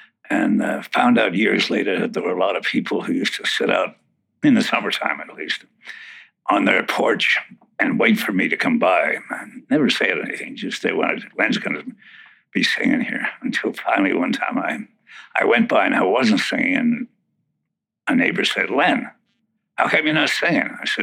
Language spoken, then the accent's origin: English; Winnipeg, Manitoba, Canada; born there; Born in Winnipeg, Manitoba, Canada.